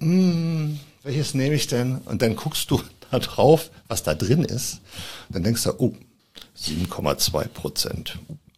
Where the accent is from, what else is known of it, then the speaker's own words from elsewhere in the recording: Berlin, Germany; also born or lived in Potsdam; now in Brandenburg an der Havel, Germany; Also gebürtig bin ich Potsdamer, bin dann irgendwann mal in Berlin aufgewachsen und wohne jetzt in Brandenburg an der Havel.